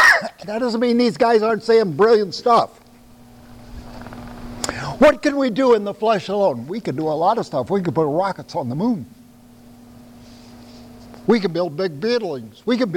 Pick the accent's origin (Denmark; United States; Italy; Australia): United States; and I'm glad I'm an American, and it was just a chance of birth. I didn't do a thing to achieve it. I was born. I'm glad to be an American.